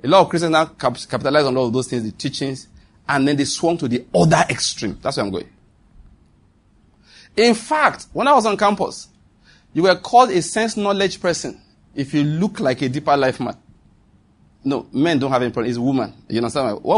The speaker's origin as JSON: {"language": "English", "region": "Western Nigeria", "country": "Nigeria", "tie": "born or raised there", "said": "I grew up in Western Nigeria, and I speak Yoruba very well."}